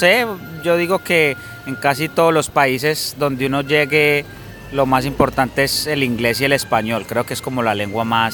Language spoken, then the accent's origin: Spanish; Medellín, Antioquia, Colombia; moved away as an adult; now in Queens, United States; soy colombiano de la ciudad de Medellín y llevo justamente en 3 días, cumplo 2 años, el 19 de abril de hace 2 años que llegué a Nueva York, a Queens.